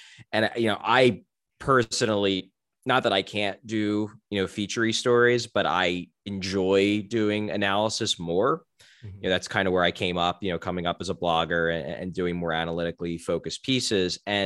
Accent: Philadelphia, Pennsylvania, United States; I mean, I'm from Philadelphia. I was a Flyers fan.

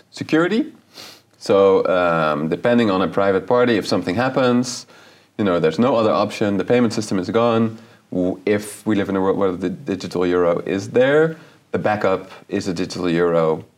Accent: Netherlands; I'm also from the Netherlands.

